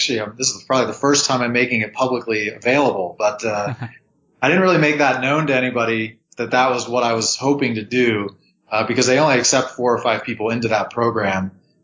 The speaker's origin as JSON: {"language": "English", "region": "Midwest", "country": "United States", "tie": "born or raised there", "said": "So I grew up in the Midwest and did a traditional kind of path."}